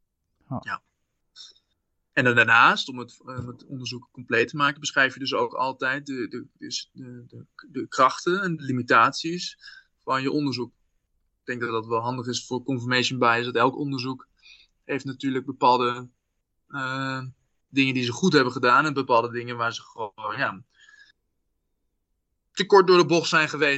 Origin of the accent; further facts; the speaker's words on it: Netherlands; Kijk, ik ben een Nederlandse, witte, hoogopgeleide man die vanuit Nederland dit onderzoek deed.